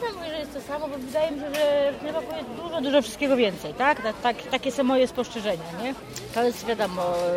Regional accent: Gubin, Lubusz Voivodeship, Poland; Przyjechałam, bo córka mieszka w Zielonej Górze i jestem z Gubina.

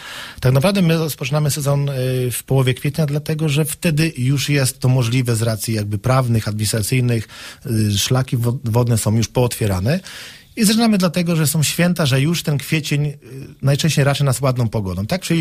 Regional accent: Słubice, Lubusz Voivodeship, Poland; jestem ze Słubic

